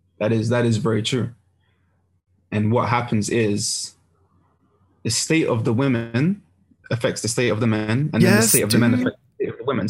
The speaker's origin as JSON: {"language": "English", "region": "London", "country": "United Kingdom", "tie": "born or raised there", "said": "especially as black boys growing up in London."}